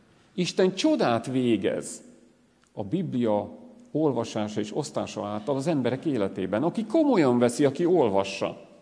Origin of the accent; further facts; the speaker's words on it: Monor, Pest, Hungary; Én Monorról vagyok, egy református gyülekezetből, de a Gedeon Társaságnak is a tagja vagyok